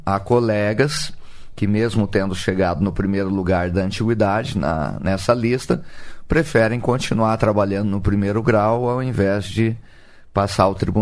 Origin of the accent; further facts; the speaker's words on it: Umuarama, Paraná, Brazil; born there; also born or lived in Alto Piquiri; Sou paranaense de Umuarama. Como se diz, fui para Umuarama só para nascer, porque lá tinha hospital, né? Os meus pais, na época, moravam num pequeno distrito de Alto Piquiri chamado Paulistânia, mas é a terra da minha origem, da qual eu me orgulho muito